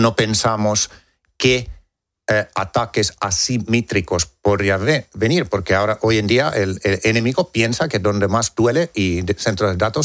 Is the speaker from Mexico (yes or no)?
no; Finland; Yo soy de Finlandia. En Finlandia todos los niños tienen como una asignatura que es cómo analizar medios